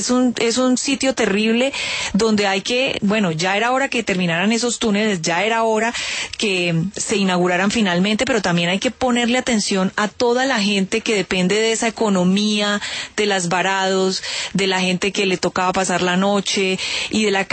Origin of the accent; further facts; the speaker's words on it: El Tambo, Cauca, Colombia; Usted sabe que yo crecí en el Tambo Cauca, y sí, eso es bastantes años.